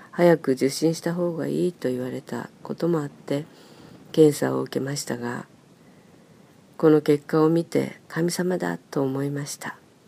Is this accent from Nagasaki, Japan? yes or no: yes; Nagasaki, Japan; 運転免許どころか坂の長崎で育ちましたから自転車にも乗れないと